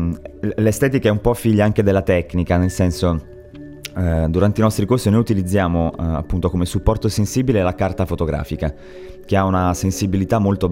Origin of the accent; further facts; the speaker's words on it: Carloforte, Sardinia, Italy; un progetto dedicato alla mia terra natale che si intitolava Uisa, era dedicato appunto a Carloforte